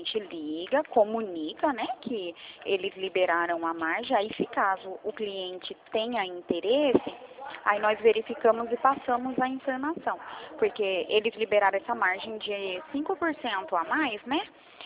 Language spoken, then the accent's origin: Portuguese; São Paulo, Brazil; nós somos aqui de São Paulo, interior de São Paulo.